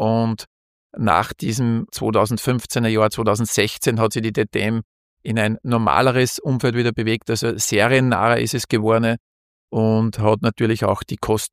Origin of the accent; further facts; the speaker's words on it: Losenstein, Upper Austria, Austria; also born or lived in Linz; ich bin in Linz aufgewachsen, ich bin eigentlich im Ennstal aufgewachsen, bis zur 4. Klasse Volksschule in Losenstein. Das ist in der Nähe von Steyr. Und bin dann nach der Volksschule nach Linz gekommen, ins Aloysianum.